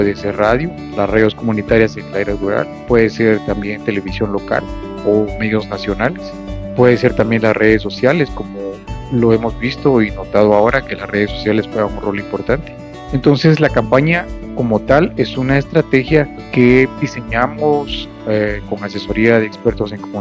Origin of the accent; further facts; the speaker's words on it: Guatemala; Nos cuesta mucho como guatemaltecos rescatar o valorar lo que ya se hizo anteriormente